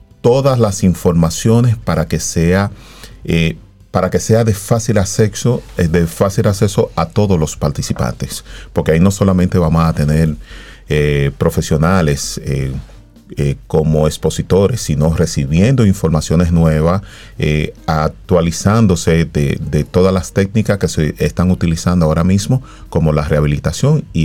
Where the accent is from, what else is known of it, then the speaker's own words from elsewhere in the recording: Dominican Republic; De los tres psicólogos deportivos que somos dominicanos